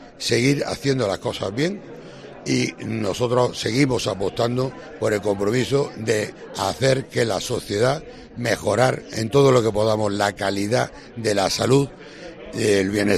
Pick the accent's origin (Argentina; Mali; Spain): Spain; Granada, Andalusia; muy orgullosos de estar aquí como granadinos que somos